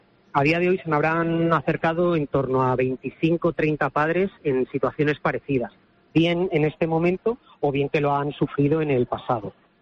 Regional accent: Madrid, Community of Madrid, Spain; now in A Coruña, Spain; yo soy de Madrid, originario. Estuve viviendo aquí en Coruña hace 9 años.

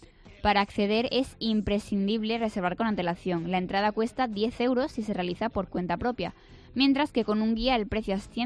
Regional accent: Andalusia, Spain; Y yo, como buena andaluza que soy, no podía ser menos.

